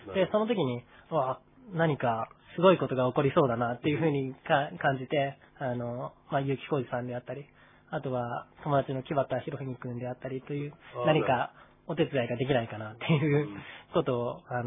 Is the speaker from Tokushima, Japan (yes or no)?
no; Sapporo, Hokkaido, Japan; 僕は出身が札幌だったので、田舎の高校に行って、